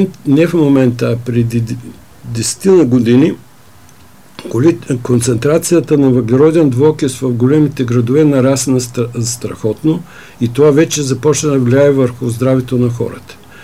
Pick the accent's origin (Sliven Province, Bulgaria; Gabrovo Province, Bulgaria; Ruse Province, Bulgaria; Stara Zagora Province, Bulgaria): Stara Zagora Province, Bulgaria; Shipka; аз познавам там при моя роден край